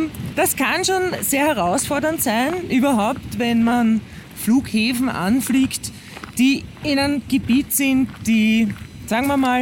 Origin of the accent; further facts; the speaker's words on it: Vienna, Austria; ich als Kind auf der Schaukel gesessen bin, bei mir im sehr großen Spielplatz, und da ist die Einflugschneise. Wenn, also im 16. Bezirk in Otterkring